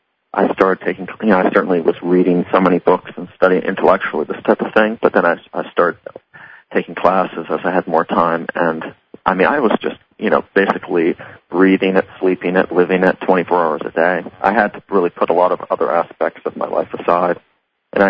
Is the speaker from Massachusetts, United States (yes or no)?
yes; Massachusetts, United States; they're actually close to where I grew up in Massachusetts.